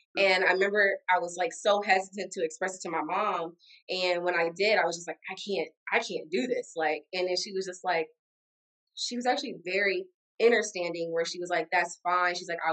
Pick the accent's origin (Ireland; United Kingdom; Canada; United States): United States; North Carolina; Obviously, I'm from North Carolina, mm-hmm. originally born and raised.